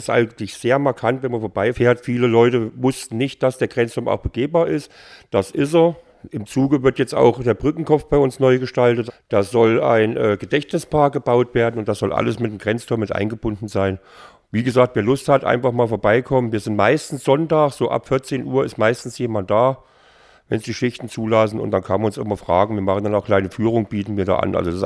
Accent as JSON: {"language": "German", "region": "East Germany", "country": "Germany", "tie": "born or raised there", "said": "Also mir ging es als Kind in der DDR eigentlich gut."}